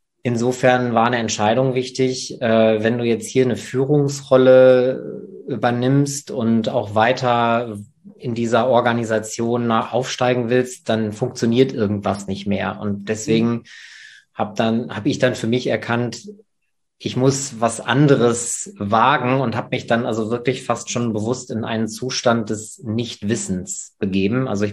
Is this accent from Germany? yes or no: yes; North Rhine-Westphalia, Germany; ich bin im Sauerland aufgewachsen. Da ist alles sehr traditionell